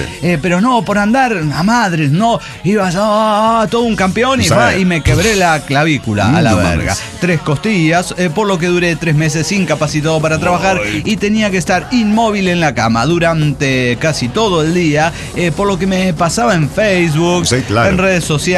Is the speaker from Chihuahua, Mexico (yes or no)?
yes; Delicias, Chihuahua, Mexico; de Delicias, Chihuahua.